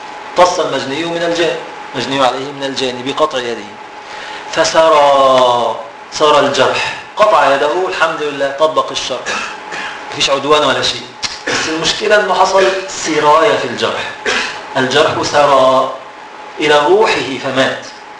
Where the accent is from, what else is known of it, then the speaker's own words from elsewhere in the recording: Egypt; يعني عندنا في مصر أيها المغتربون